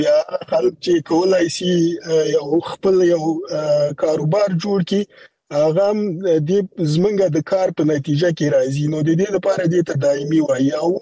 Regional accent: Afghanistan

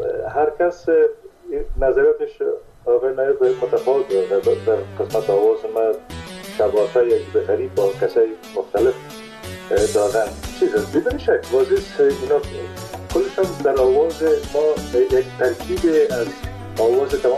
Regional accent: Kunduz, Afghanistan; born there; پدرم در اسپینزر کندوز مصروف ایفای وظیفه بوده و در اون زمان البته تا سنای 3 سالگی را ما در کندوز بودیم

